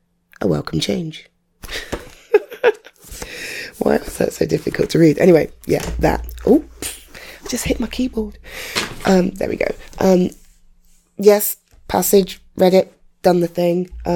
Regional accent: London, United Kingdom; as I was growing up in North London, other people used to tell me that I spoke in a very posh way

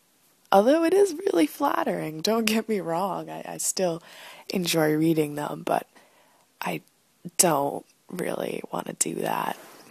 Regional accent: Canada; almost 19. And I'm from Canada. Wicked cool, eh?

